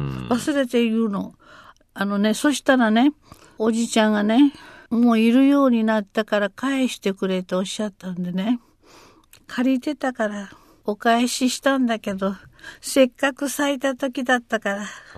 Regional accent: Tokyo, Japan; born there; also born or lived in Osaka; 私ね、はい、東京生まれ で、

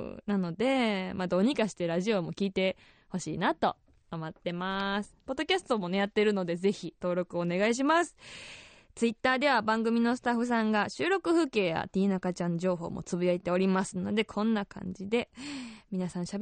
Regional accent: Osaka, Japan; now in Sendai, Japan; 私が大阪府出身仙台在住のシンガーソングライター

